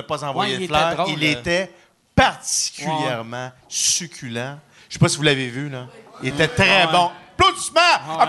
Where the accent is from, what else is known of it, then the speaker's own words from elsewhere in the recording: Loretteville, Quebec, Canada; born there; moi, je suis né à Loretteville comme toi.